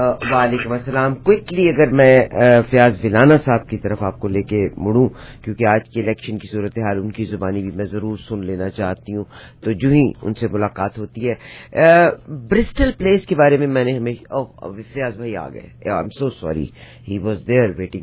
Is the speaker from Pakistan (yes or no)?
yes; Pakistan; now in Canada; At the end of the day मेरा घर है, मेरा वतन है, मेरा पाकिस्तान है।